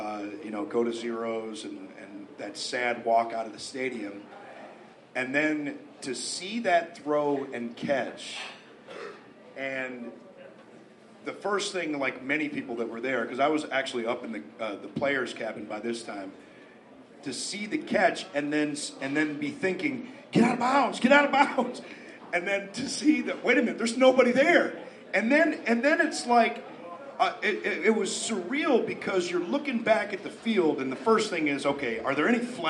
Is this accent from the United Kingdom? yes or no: no; Ohio, United States; And, I'm from Ohio, so I'm used to Midwest people